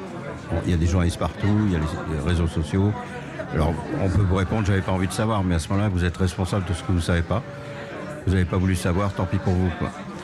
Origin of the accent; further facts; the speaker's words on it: France; Moi, je suis français, je viens de France.